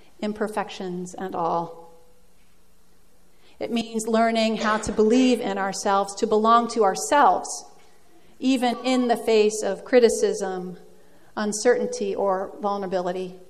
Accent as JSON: {"language": "English", "country": "Netherlands", "lives_now": "United States", "said": "I'm Dutch, I'm American"}